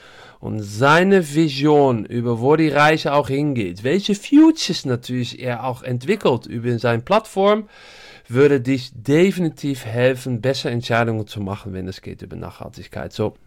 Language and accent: German; Netherlands; German is a second language; now in Düsseldorf, Germany; man hört das auch ein bisschen, ich komme aus Holland, aber ich wohne seit Jahren in das schöne Düsseldorf